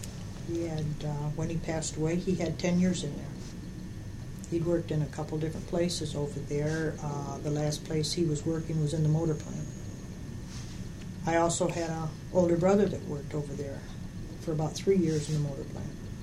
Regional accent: Eaton Rapids, Michigan, United States; I was born and raised around the Eaton Rapids area, which is about 18 miles from Lansing, south of here.

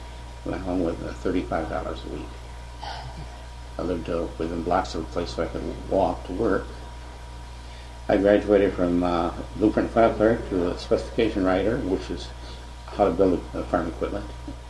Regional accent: Battle Creek, Michigan, United States; I grew up in Battle Creek. I graduated from Lincoln High School outside of Battle Creek.

